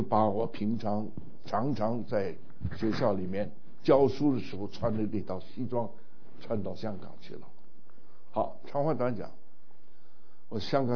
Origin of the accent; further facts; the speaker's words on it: China; now in United States; 当我小时候在中国的时候，我们见面就会问你吃过饭了吗